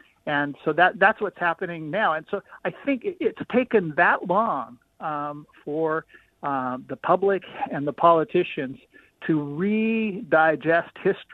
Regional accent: Washington, United States; I grew up in Eastern Washington, and when I was in elementary school, my class performed a play about the Whitmans.

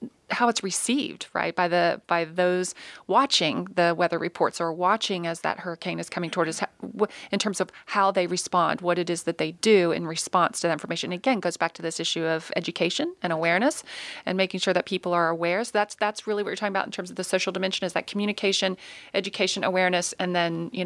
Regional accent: Oklahoma, United States; I mean, I remember I grew up in Oklahoma.

